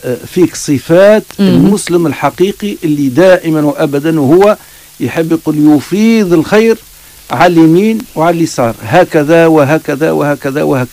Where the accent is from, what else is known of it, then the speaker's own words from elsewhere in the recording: Tunisia; ثم كثير من البلدان عندنا في تونس